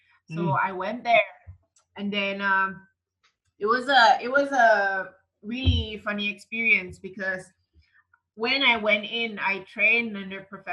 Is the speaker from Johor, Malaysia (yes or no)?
no; Kota Kinabalu, Sabah, Malaysia; now in Kuala Lumpur, Malaysia; when I finished my degree, I went back to my hometown, which is Kota Kinabalu, Sabah. It's closer to Philippines there. Mm-hmm. Now I'm at West Malaysia, which is in KL.